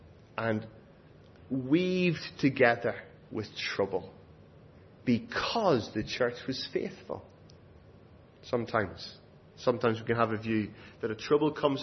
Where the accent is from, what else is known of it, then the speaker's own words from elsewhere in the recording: England, United Kingdom; But where I'm from, there's a different culture in England.